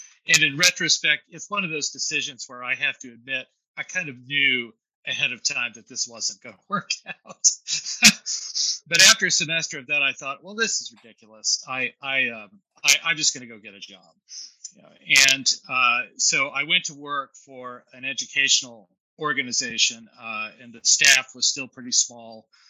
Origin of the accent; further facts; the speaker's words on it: Dallas, Texas, United States; And I loved growing up in Dallas and had a great relationship with my family